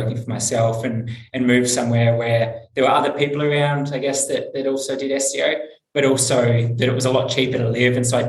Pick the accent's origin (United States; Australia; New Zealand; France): Australia; Adelaide, South Australia; moved away as an adult; also born or lived in Sydney / Melbourne; I'm from Adelaide in Australia. I left Adelaide in about 2013, moved to Sydney, moved to Melbourne for another job, moved back to Sydney, moved back to Melbourne, and then I moved to Chiang Mai in Thailand for a few months